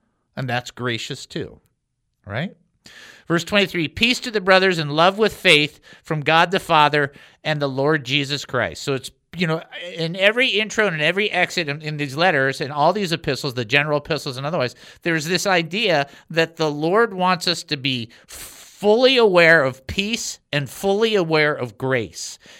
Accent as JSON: {"language": "English", "region": "Michigan", "country": "United States", "tie": "born or raised there", "said": "Okay, so I grew up in Michigan."}